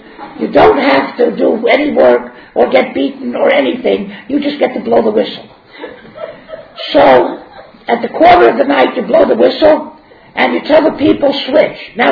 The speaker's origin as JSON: {"language": "English", "town": "Miami", "region": "Florida", "country": "United States", "said": "I come from Miami, so that's the Orange Bowl, whatever you want."}